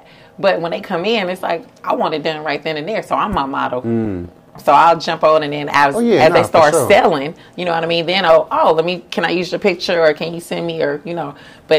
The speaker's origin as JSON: {"language": "English", "town": "Oakland", "region": "California", "country": "United States", "said": "I'm from Oakland."}